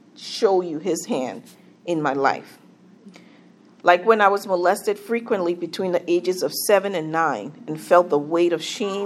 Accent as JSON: {"language": "English", "town": "Monrovia", "region": "Montserrado", "country": "Liberia", "tie": "born or raised there", "said": "I am the middle of 3 girls, born and raised in Monrovia, Liberia, to Christian parents."}